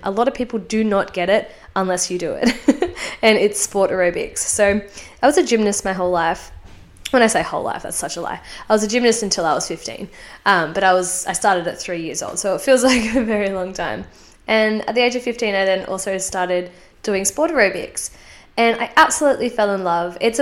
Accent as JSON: {"language": "English", "country": "United States", "said": "Unfortunately, I'm from the United States. I live in California"}